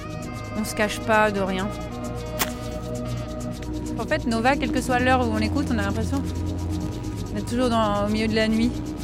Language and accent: French; France; born there; Je suis née en France, je suis romantique, quoi.